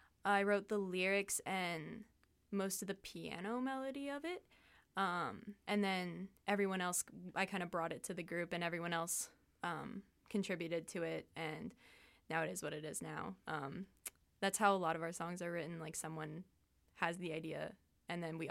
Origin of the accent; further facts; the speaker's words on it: Pendleton, Oregon, United States; so the band was formed in 2014 at the Pendleton Rock and Roll Camp in my hometown, Pendleton, Oregon.